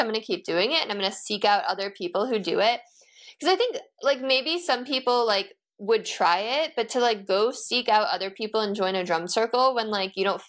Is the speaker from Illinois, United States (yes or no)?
yes; Illinois, United States; now in California, United States; Like, I'm from Illinois, but I live in California.